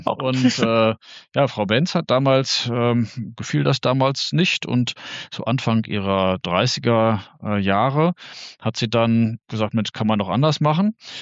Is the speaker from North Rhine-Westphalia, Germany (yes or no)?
no; Darmstadt, Hesse, Germany; Nein, ich komme nicht aus Minden, ich komme aus Darmstadt, also von ein bisschen woanders